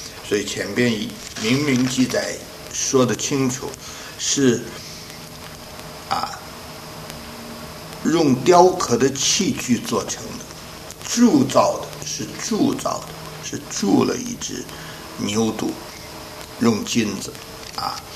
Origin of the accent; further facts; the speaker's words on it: China; 像我们中国人说猴子是